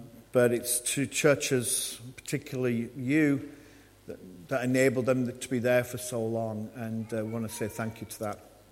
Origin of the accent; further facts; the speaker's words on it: Yorkshire and the Humber, United Kingdom; I'm from West Yorkshire originally.